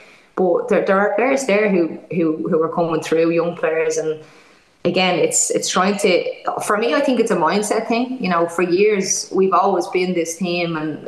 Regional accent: Ireland; You know, as Irish teams, we're always very passionate.

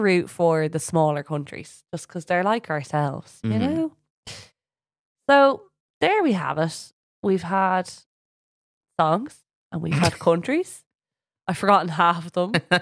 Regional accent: Ireland; Oh my God, we're Irish.

